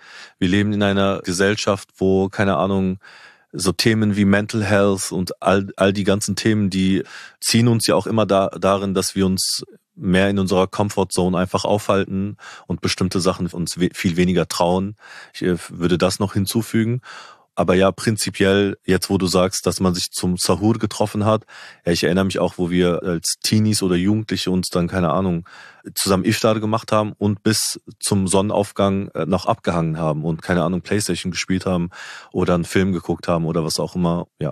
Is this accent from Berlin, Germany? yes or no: no; Remscheid, North Rhine-Westphalia, Germany; ich bin in einer Kleinstadt in Remscheid aufgewachsen